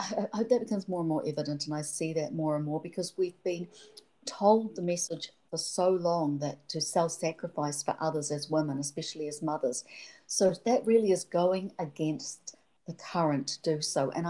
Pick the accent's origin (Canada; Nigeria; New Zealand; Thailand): New Zealand; now in United States; In America, I very much blend in because I'm a Pākehā, which means I come from European descent.